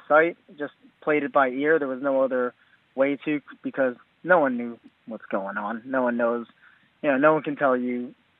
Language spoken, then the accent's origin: English; Yonkers, New York, United States; So grew up outside of New York City in a city called Yonkers.